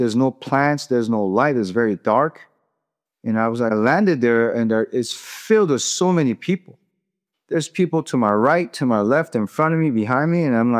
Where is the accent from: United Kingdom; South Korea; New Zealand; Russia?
South Korea; now in United States; In South Korea, my home country, 40 people commit suicide every day.